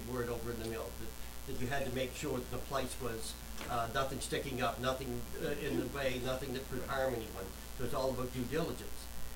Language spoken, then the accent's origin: English; Queens, New York, United States; I'm from North Queens, so I understand where we are